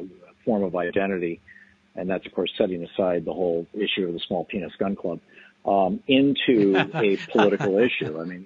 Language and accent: English; Michigan, United States; I grew up in Michigan, and people would go up north and go hunting in the fall.